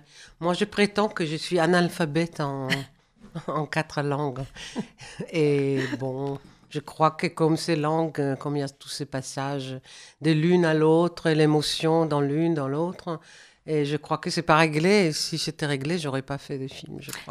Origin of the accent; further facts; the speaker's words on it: Tel Aviv, Tel Aviv District, Israel; first language German; French is a second language; Je suis française, je suis israélienne.